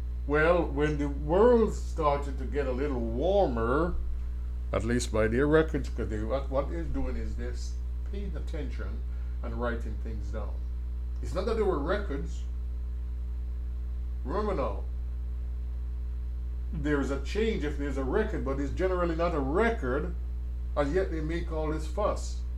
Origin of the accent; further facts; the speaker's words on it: Jamaica; moved away; I grew up in school in Jamaica.